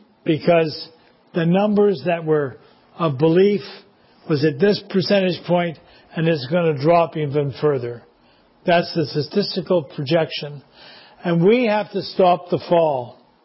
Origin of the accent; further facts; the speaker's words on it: Quebec, Canada; for me, growing up in Quebec, was to think about the atomic bomb.